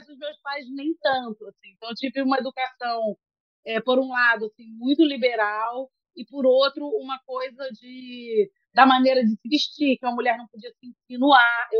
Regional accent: Natal, Rio Grande do Norte, Brazil; eu sou de Natal também

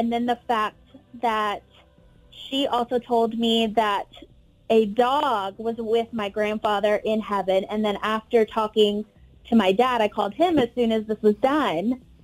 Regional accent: Houston, Texas, United States; I don't even know if she even knew if I was from Houston.

